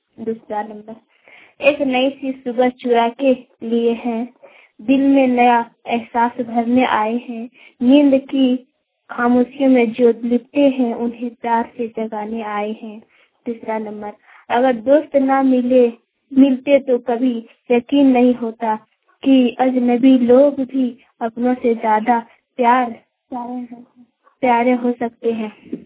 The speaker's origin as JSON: {"language": "Hindi", "town": "Deoghar", "region": "Jharkhand", "country": "India", "said": "Uttarakhand Ghaghi post city जिला देवघर से झारखंड के रहने वाले हूँ।"}